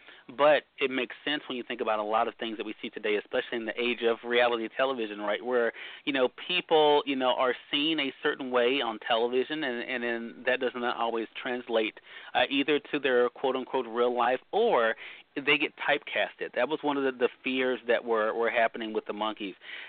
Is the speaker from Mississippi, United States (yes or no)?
yes; Mississippi, United States; They'll be here in my home state of Mississippi later on this year.